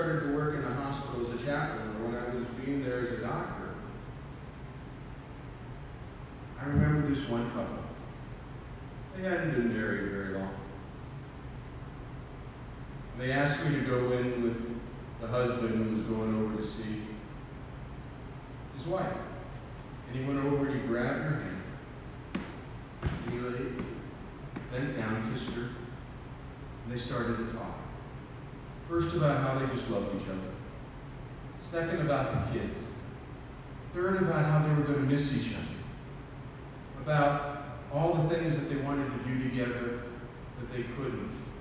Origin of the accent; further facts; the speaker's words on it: Ireland; Now, I come from a tradition of, I'm Irish, couldn't tell, right? And we Irish folks, we don't handle emotions really well.